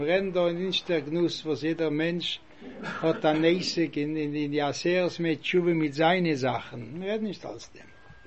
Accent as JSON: {"language": "German", "country": "Switzerland", "said": "Ich wollte gewollt reden in meiner Muttersprache. Das ist Deutsch oder Schweizerdeutsch."}